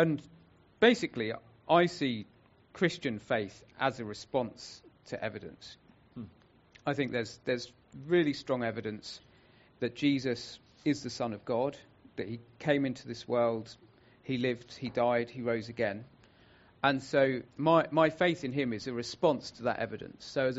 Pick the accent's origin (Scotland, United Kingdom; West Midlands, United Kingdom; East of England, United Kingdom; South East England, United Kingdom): South East England, United Kingdom; Tonbridge; also born or lived in London; And I live in Kent. I was born and brought up near Tunbridge, down in Kent.